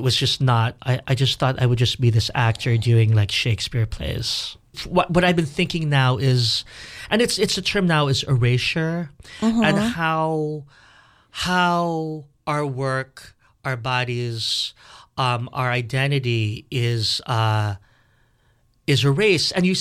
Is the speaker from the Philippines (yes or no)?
yes; Philippines; now in Washington, United States; erasure in my life as a Filipino in DC.